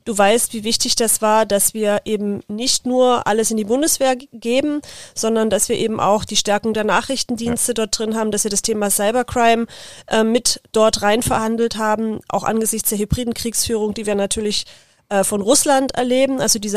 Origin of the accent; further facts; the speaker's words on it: East Germany, Germany; Werde ich mich jetzt als Ostdeutsche nicht vehement dagegen stellen